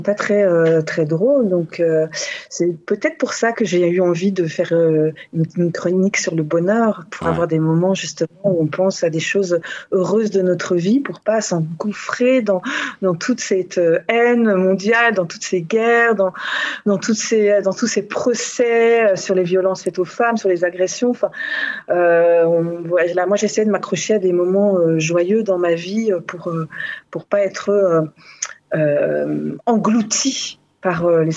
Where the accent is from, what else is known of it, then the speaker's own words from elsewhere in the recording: Brussels, Belgium; moved away as an adult; now in Paris, France; Moi, j'ai grandi à Bruxelles, en Belgique, fille d'immigrés, réfugiés politiques de l'ex-URSS.